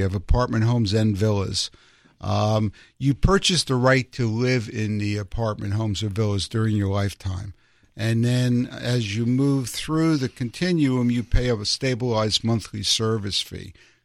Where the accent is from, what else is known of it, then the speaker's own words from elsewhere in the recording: New York, United States; My grandparents, I'm from New York, and my grandparents lived in the South Bronx